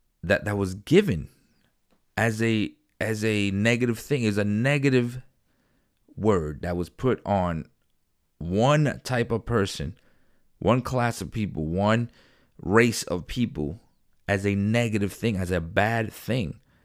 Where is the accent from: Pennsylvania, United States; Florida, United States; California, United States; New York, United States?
New York, United States; New York City; I grew up in Queens, New York. Went to a black, predominantly black schools, mostly all black. I grew up on hip-hop, you know. I'm Hispanic with Haitian blood, you know.